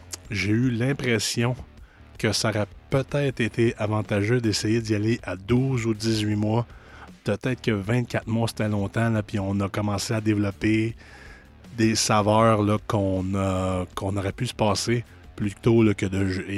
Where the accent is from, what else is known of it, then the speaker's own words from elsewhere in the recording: Cowansville, Quebec, Canada; Moi, comme vous savez, je viens de Cowansville, là, dans les cantons de l'Est. Donc, la ville de Granby était la grande ville là, à laquelle on allait.